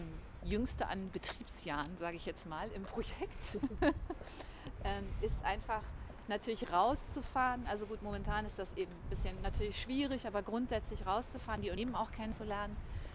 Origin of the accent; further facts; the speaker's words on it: Schleswig-Holstein, Germany; now in Hamburg, Germany; Also ich komme ja ursprünglich eben aus Schleswig-Holstein und wohne jetzt viele Jahre in Hamburg.